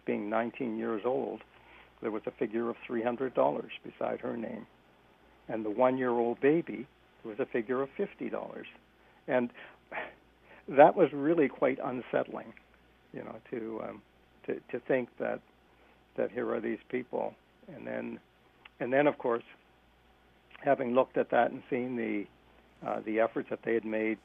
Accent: Halifax, Nova Scotia, Canada; born there; now in Wolfville, Canada; My father was born in Wolfville and educated here, but then he moved to Halifax, and so I was born in Halifax.

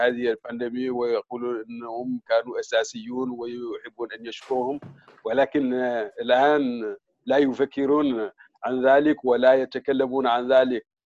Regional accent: Mauritania; also born or lived in United States; now in Canada; أنا أصلاً موريتاني، أنا كنت في موريتاني وعشت 16 سنوات في في في في في أمريكا

